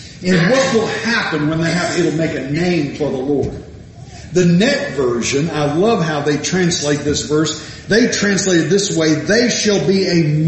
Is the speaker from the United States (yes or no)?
yes; California, United States; I came from California.